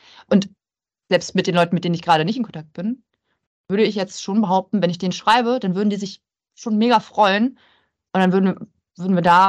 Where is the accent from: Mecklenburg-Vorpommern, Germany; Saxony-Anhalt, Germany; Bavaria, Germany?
Mecklenburg-Vorpommern, Germany; Stralsund; den ich aus meiner Heimatstadt Stralsund